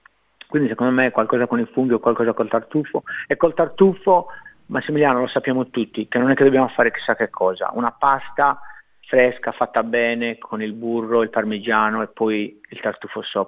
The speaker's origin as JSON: {"language": "Italian", "region": "Sardinia", "country": "Italy", "lives_now": "Australia", "said": "con tutto il bene che voglio alla Sardegna, e l'amo perché è la mia terra, però cioè abitando in Australia e poi andando in vacanza in Sardegna, in Italia"}